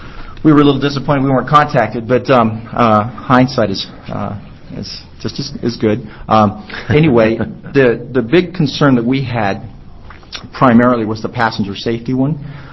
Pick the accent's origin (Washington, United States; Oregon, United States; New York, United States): Oregon, United States; Hillsboro; I'm from Hillsborough.